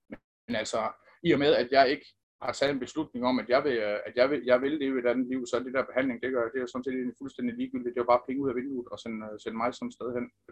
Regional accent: Randers, Central Denmark Region, Denmark; jeg er født og opvokset i Randers

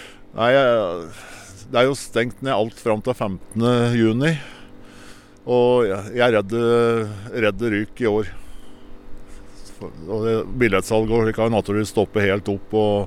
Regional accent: Eina, Innlandet, Norway; Jeg hadde litt planer om at jeg skulle gjøre noe på Eina egentlig, som jeg hjemme på Eina

